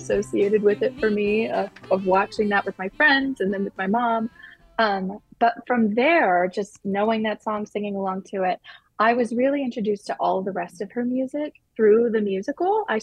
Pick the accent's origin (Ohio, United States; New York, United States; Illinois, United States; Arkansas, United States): Ohio, United States; Cincinnati; So I grew up in Cincinnati, Ohio, started doing musical theater when I was very young.